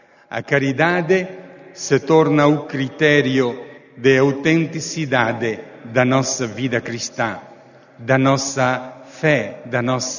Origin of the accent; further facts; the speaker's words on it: Cabo Delgado, Mozambique; Mas também em Cabo Delgado, em Moçambique, de onde venho